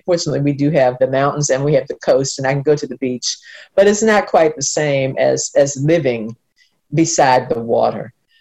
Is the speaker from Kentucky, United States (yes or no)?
no; Baltimore, Maryland, United States; And so I grew up in Baltimore, which is another port city.